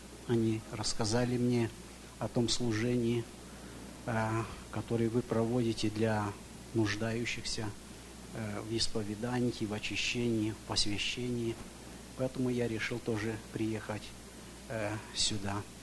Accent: Sacramento, California, United States; я из Сакраменто.

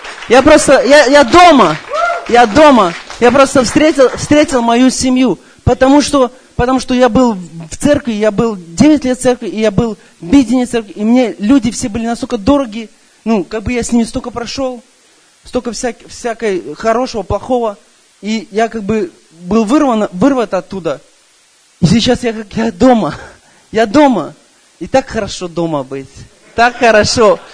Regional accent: Sarasota, Florida, United States; я из Флориды, с Сарасоты.

